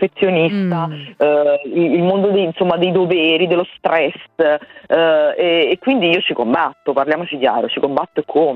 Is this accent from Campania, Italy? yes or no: yes; Naples, Campania, Italy; vedi che sono in realtà napoletana